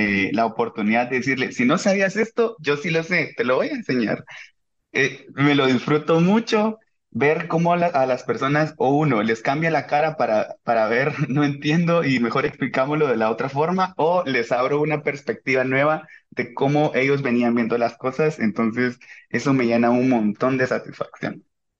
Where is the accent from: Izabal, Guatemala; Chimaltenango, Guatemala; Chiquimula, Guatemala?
Izabal, Guatemala; Soy del interior, soy de Izabal, está relativamente lejos de la capital, a 250 kilómetros.